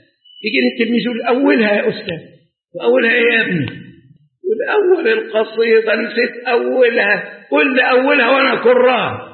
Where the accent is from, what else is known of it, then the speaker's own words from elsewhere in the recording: Egypt; عندنا في مصر أكبر مشكلة الشقة.